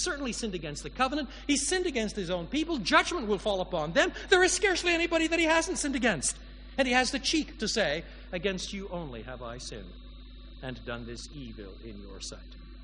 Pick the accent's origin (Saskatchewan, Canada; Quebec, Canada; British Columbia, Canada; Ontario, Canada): Quebec, Canada; Montreal; in Montreal, which was the city where I was brought up. I'm a Canadian.